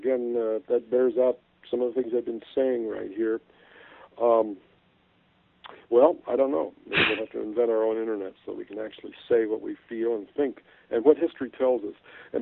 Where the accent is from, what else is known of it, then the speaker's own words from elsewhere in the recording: Midwest, United States; I grew up in the Midwest, so I grew up around a lot of second, third generation Germans, and they're all farmers.